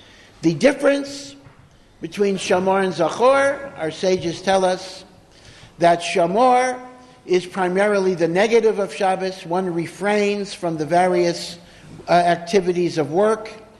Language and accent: English; Hartford, Connecticut, United States; When I was growing up in Hartford, Connecticut